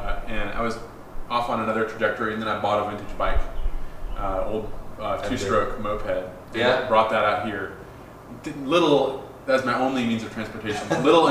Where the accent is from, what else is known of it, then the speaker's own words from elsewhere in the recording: Virginia, United States; I fell in love with the upper Midwest, but I'm from Virginia originally.